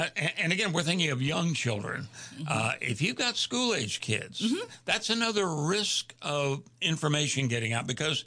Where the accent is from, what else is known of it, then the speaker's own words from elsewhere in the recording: Houston, Texas, United States; I'm originally from Houston.